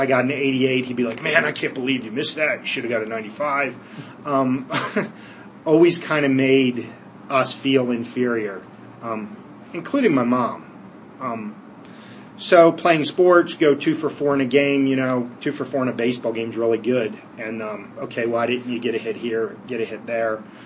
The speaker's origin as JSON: {"language": "English", "town": "Millersville", "region": "Maryland", "country": "United States", "tie": "born or raised there", "said": "I was originally born and raised in Millersville, Maryland, which is about 12 minutes south of Baltimore. So I always just say from Baltimore, Maryland. Baptized Catholic, had godparents, grew up in a pretty lower middle class area."}